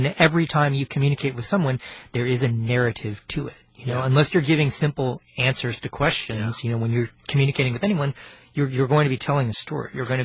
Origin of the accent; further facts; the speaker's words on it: Houston, Texas, United States; I grew up here in Houston, and my parents are from South Korea, and they emigrated to Houston to complete their training before I was born.